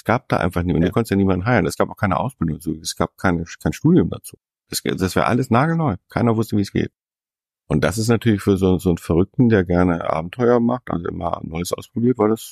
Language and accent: German; Northern Germany, Germany; ich komme aus dem Norden